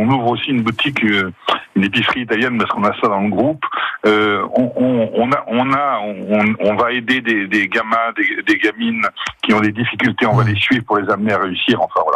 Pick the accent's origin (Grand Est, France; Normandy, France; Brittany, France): Normandy, France; je suis normand. Moi, je suis né à Vontaine-Mer au même endroit qu'Hervé Morin, à la même clinique.